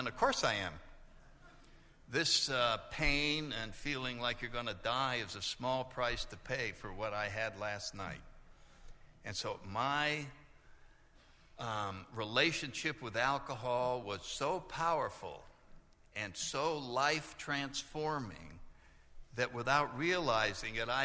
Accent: New Haven, Connecticut, United States; And I was 19 years old. I grew up in New Haven. I was a freshman at Yale

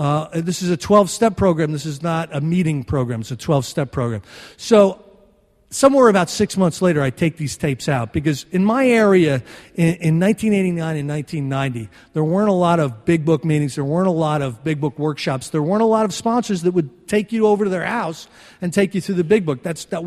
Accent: Northeast, United States; I'm from the Northeast. We do more thinking before 9 o'clock than an Arkansasian does all day.

